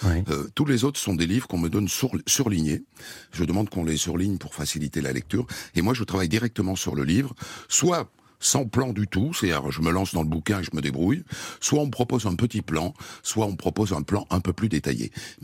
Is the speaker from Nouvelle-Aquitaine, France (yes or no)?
yes; Bayonne, Nouvelle-Aquitaine, France; moi je viens du sud-ouest de Bayonne, et donc chez moi on prononce toutes les... Donc on dit Ondelat.